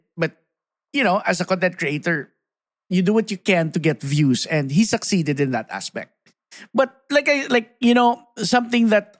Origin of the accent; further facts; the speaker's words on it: Philippines; A little bit conflicting for me as a Filipino and B, a content creator, diba?